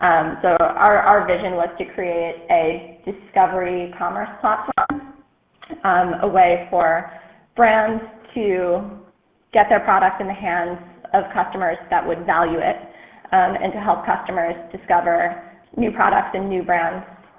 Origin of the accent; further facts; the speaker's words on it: New York, United States; And I'm originally from the New York area.